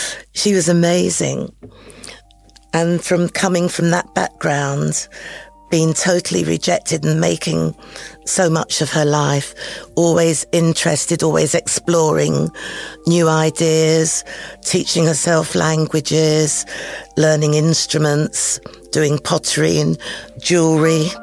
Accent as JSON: {"language": "English", "region": "England", "country": "United Kingdom", "tie": "born or raised there", "said": "They weren't used to people who'd been born and brought up in England having, you know, my colour skin."}